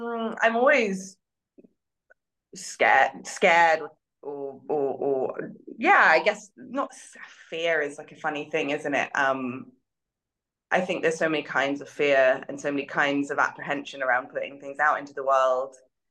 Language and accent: English; Canada; I am Canadian and spent, you know, have lived for many years in Canada